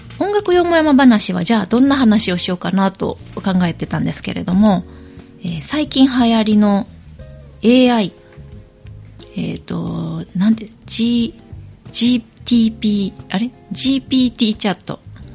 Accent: Sanda, Hyogo, Japan; はですね、三田市出身です。ゆりの木台小学校6年生の時に引っ越してきまして、そしてゆりの木台中学校を北摂三田高校を卒業しまして、

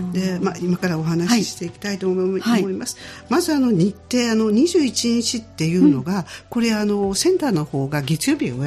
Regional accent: Kochi, Japan; accent: Tosa dialect; 本当にあのその土佐弁が出てきてしまって、もう、訛りがひどい。

